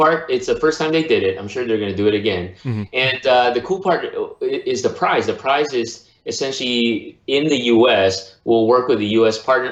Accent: Manila, Metro Manila, Philippines; I was born and raised in Manila and have a lot of good friends and family there.

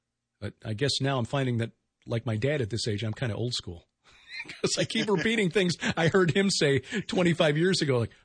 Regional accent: Chicago, Illinois, United States; But then I grew up in Chicago, and when you grow up in Chicago, you think nothing happens south of Interstate 80.

